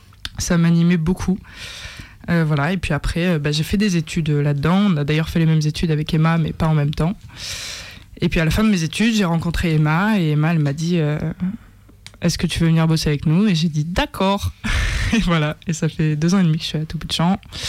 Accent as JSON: {"language": "French", "town": "Nîmes", "region": "Occitanie", "country": "France", "lives_now": "Lyon, France", "said": "parce que je ne suis pas lyonnaise, je viens de Nîmes, donc."}